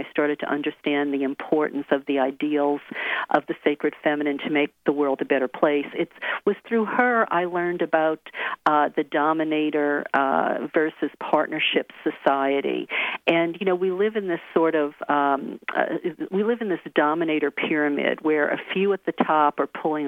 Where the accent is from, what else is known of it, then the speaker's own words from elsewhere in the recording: the South, United States; I come from the South, the Bible Belt, where women don't learn about this stuff necessarily.